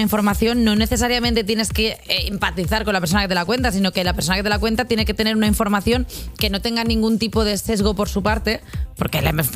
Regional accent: Catalonia, Spain; Si es que soy catalana y soy urbana.

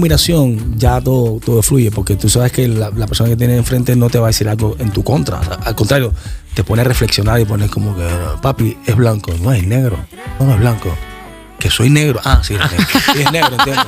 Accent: Cuba; ganarse un Grammy es complicado, no es fácil, y más siendo cubano. Nosotros estuvimos prohibidos siendo cubanos mucho tiempo poder ganar un Grammy.

